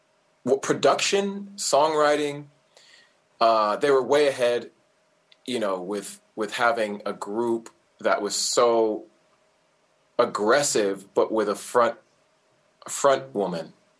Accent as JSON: {"language": "English", "region": "California", "country": "United States", "said": "Okay, so home county, I'm from Orange County, California."}